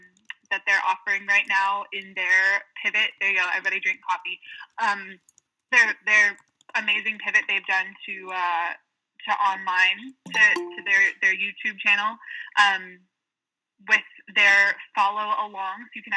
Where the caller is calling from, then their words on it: Cambridge, Massachusetts, United States; I'm calling from Cambridge, Massachusetts, where it is also not 70 degrees.